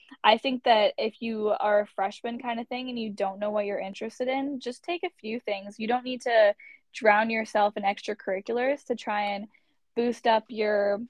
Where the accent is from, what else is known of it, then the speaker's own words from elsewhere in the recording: Raleigh, North Carolina, United States; also born or lived in Minnesota; I'm from Raleigh, North Carolina, and I went to high school at Ravenscroft School, and I have been there since fifth grade. Before that, I lived in Minnesota, and I did most of elementary school there, and we moved down here in 2015